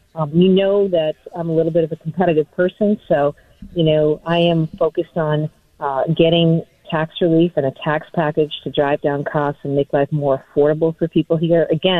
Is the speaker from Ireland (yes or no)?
no; New Hampshire, United States; You know, I grew up in New Hampshire, great place to live, but also you don't have access to all the things that we have access to here in Massachusetts